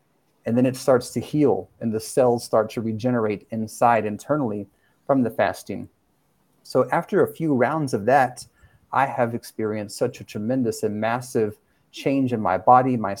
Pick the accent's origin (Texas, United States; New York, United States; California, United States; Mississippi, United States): Texas, United States; as a Texan, you know, this I was born into this food culture where it was very normal to, you know, just eat all of this heavy foods